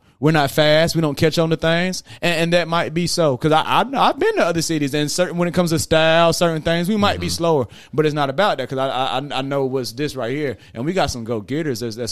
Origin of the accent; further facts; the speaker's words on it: North Carolina, United States; So, Burlington, I'm from Saxboro Hall, North Carolina, all day, every day. Saxboro Hall, Dirty Sax. But don't nobody know Saxboro Hall, so you say Burlington.